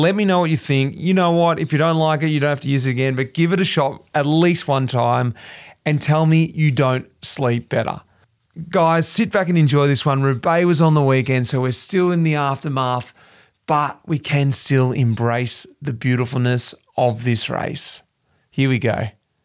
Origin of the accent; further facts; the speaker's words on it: Melbourne, Victoria, Australia; especially because the company is born right out of my hometown, Melbourne.